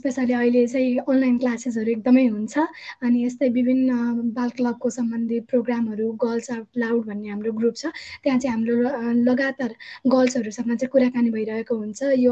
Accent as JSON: {"language": "Nepali", "town": "Gaidakot", "region": "Gandaki Province", "country": "Nepal", "tie": "born or raised there", "also_born_or_lived": "Lamjung", "said": "म लमजुङमा जन्मिएँ, बट नवलपुर, गैडाकोट नवलपुरमा चाहिँ म हुर्केको, र त्यहीँ एजुकेसन पनि अहिले पनि त्यहीँ नै निरन्तरता छ।"}